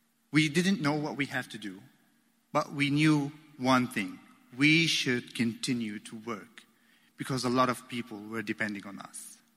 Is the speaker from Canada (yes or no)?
no; Damascus, Damascus Governorate, Syria